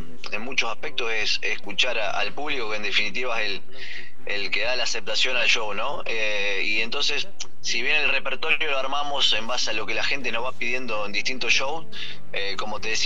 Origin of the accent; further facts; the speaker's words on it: Funes, Santa Fe, Argentina; Nosotros somos de la ciudad de Funes, estamos pegaditos a Rosario, a 15 kilómetros de Rosario.